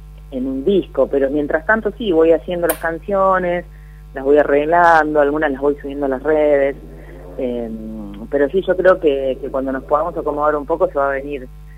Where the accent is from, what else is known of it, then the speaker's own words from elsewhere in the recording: Guatimosín, Argentina; Ahora actualmente estoy en mi pueblo natal, que se llama Guatimosín.